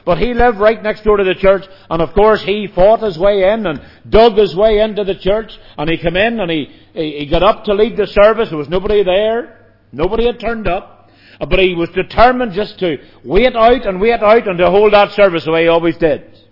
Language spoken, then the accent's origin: English; Northern Ireland, United Kingdom; You know, I come from Northern Ireland. I have a sort of a different background from many in Northern Ireland.